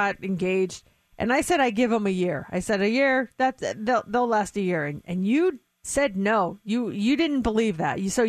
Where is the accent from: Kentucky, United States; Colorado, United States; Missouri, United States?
Colorado, United States; there was a girl with my same name in Colorado, and I'm from Colorado.